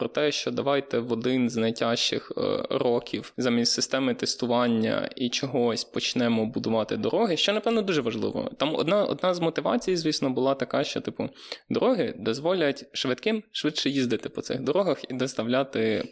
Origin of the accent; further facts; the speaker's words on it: Kalush, Ivano-Frankivsk Oblast, Ukraine; Я з Калуша, і я часом читаю місцеві новини.